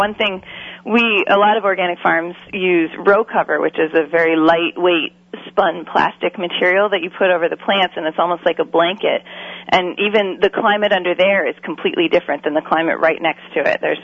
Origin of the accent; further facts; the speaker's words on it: Boston, Massachusetts, United States; moved away; also born or lived in Oregon; I grew up in the Boston area and moved to Oregon in 2003 to the Eugene area